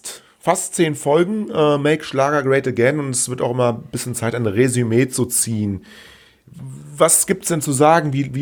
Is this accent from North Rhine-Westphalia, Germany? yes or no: yes; North Rhine-Westphalia, Germany; drisch, sagt man bei uns im Rheinland